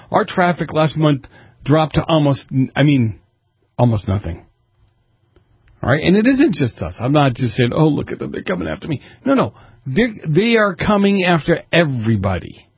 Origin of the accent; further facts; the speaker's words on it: Boston, Massachusetts, United States; You know, I grew up in Boston. They have a place called Faneuil Hall there where they have all these different kind of foods